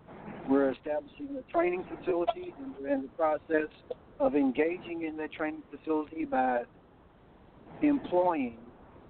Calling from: Louisville, Kentucky, United States; I'm calling from Louisville, Kentucky.

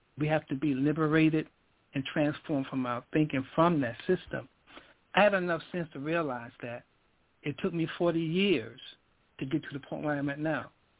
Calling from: Stone Mountain, Georgia, United States; I'm calling from Stone Mountain, Georgia.

